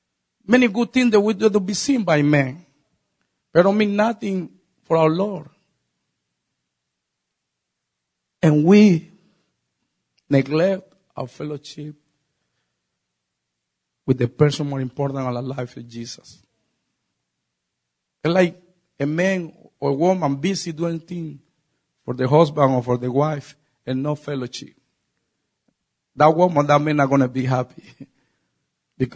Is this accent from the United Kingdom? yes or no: no; Colombia; English is a second language; moved away as an adult; Since I came from Colombia, you know, it put in my heart more